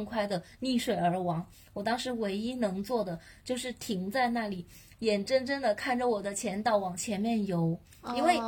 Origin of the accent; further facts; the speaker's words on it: Chongqing, China; 我作为一个重庆人我都觉得那个地方特别特别热